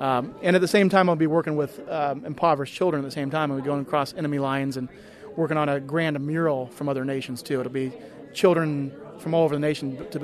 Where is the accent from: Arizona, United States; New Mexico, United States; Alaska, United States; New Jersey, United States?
Alaska, United States; far further away from home than my home state of Alaska.